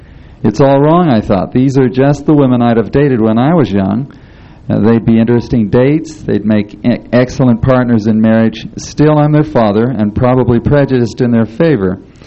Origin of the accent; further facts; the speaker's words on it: Salt Lake City, Utah, United States; born there; I was born in Salt Lake City.